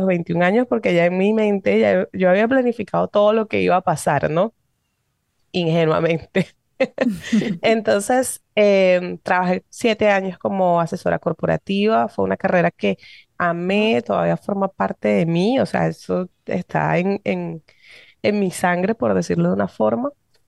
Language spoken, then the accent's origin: Spanish; Venezuela; Bueno, venezolana, mamá venezolana, mi papá es colombiano. Allá crecí, me crié, estudié Derecho. Me gradué cuando tenía 21 años